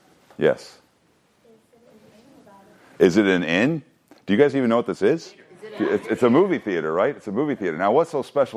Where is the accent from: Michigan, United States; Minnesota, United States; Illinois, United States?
Minnesota, United States; Wadena; Hey, this is a picture of my hometown movie theater. This was Main Street growing up. I lived in a town of 4,000, Wadena, Minnesota, and I went to this movie theater every once in a while, of course.